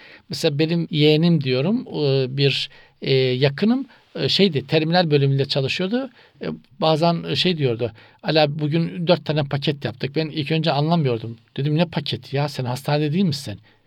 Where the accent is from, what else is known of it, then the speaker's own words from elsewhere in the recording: Black Sea Region, Turkey; Bizim Karadeniz'de de evler birbirine uzak hocam.